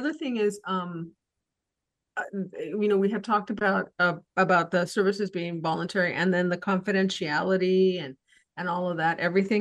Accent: Calexico, California, United States; My hometown.

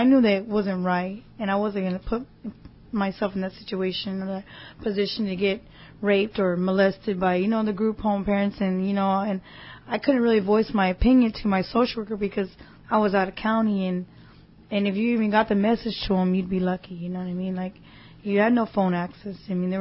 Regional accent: California, United States; I'm from Southern California. I went up to Northern California

